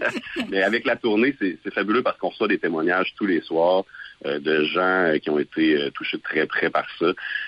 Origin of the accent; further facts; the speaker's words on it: Rimouski, Quebec, Canada; moi, personnellement, je viens de Rimouski.